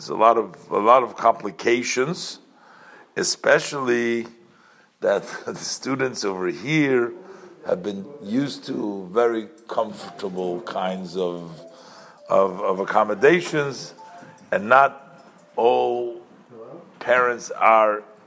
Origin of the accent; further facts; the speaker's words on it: Brooklyn, New York, United States; moved away; I was sent from from Brooklyn to study in Yerushalayim in Torah Semes